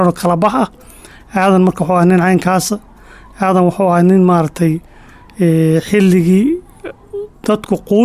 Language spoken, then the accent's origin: Somali; Lower Shabelle, Somalia; born there; waxaan ku dhashay gobolka Shabeelo hoose